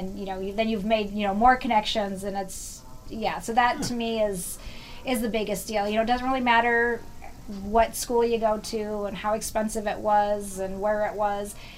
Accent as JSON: {"language": "English", "region": "South Dakota", "country": "United States", "tie": "born or raised there", "said": "I went to school in South Dakota State University, because I grew up in the Black Hills, and came to Minneapolis"}